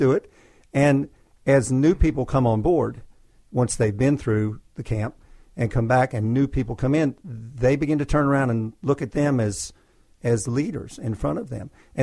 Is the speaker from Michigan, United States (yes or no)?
no; North Carolina, United States; also born or lived in Alexandria, Virginia, United States; Born in Alexandria, Virginia, most of my life in North Carolina, so I'd like to say I'm a native